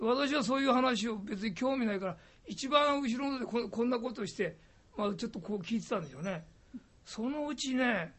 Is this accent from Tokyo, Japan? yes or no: yes; Tokyo, Japan; born there; also born or lived in Hokkaido / Osaka; 私は東京生まれの杉並生まれですけど、北海道大阪と転々して大阪で